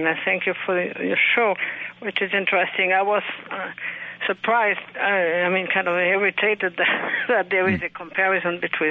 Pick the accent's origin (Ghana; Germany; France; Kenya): France; now in United States; And I lived through that war in France, which mm-hmm. is my home country. I'm mm-hmm. an American now